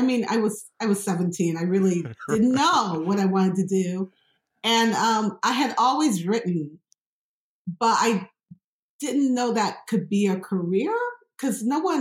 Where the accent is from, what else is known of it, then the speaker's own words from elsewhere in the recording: Chicago, Illinois, United States; moved away as an adult; now in Austin, United States; And I thought, well, I'm from Chicago. Of course, they're going to want me.